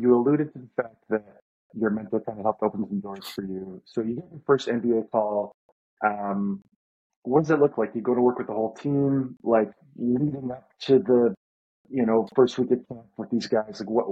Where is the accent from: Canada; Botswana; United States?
Canada; as a Canadian coach and a Canadian basketball enthusiast